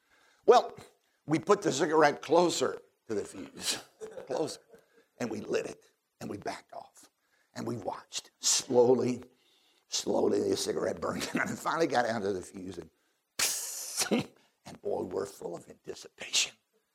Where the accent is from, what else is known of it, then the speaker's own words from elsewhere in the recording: Virginia, United States; Now, I grew up in Southside, Virginia. We all know in Virginia, it's impossible to get the good fireworks legally.